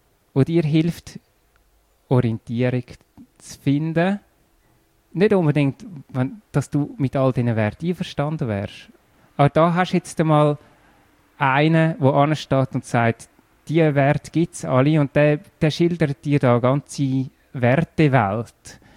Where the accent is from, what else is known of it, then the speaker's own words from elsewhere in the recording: Erlenbach, Zurich, Switzerland; also born or lived in Zollikon / San Diego; In Zürich und dann 2 Jahre in Zolliken gewohnt, 2 Jahre in San Diego und nachher in Erlenbach.